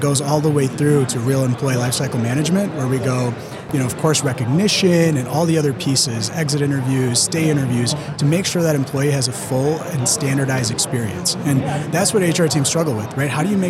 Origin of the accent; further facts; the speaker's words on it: Chicago, Illinois, United States; I hail from Chicago, so go Bulls.